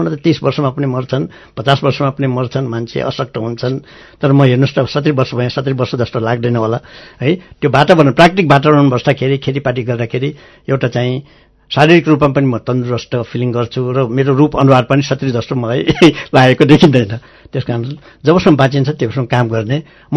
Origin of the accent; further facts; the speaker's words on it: Sankhu, Bagmati, Nepal; born there; नेपाल त मेरो जन्मभूमि हो, त्यसमा पनि साँखु मेरो आफै जन्मेको ठाउँ भएको हुनाले मलाई त्यसले पनि बाँधेको हो।